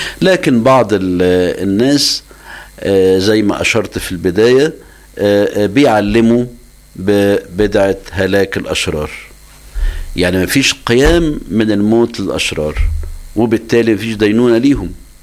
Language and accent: Arabic; Egypt; والأباء ردوا عليها خصوصا عندنا في مصر